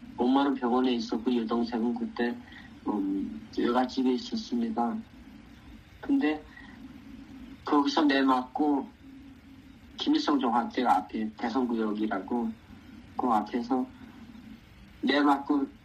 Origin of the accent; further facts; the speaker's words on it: Kangwon, North Korea; moved away as an adult; 제 고향인 강원도